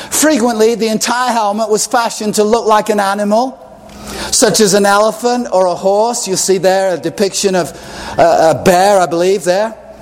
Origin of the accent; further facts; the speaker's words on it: Chester, North West England, United Kingdom; I come from Chester in the north of now what is called England.